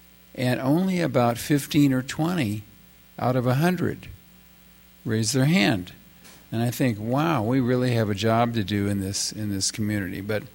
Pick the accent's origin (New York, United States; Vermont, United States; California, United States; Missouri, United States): Missouri, United States; Kansas City; Anyway, so I grew up in Brookside, and fortunately, I came from a very nice family.